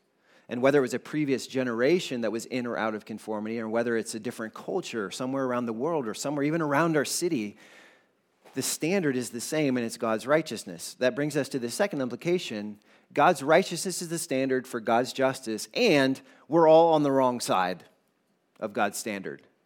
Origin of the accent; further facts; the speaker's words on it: South Carolina, United States; Okay, this is one benefit of growing up in South Carolina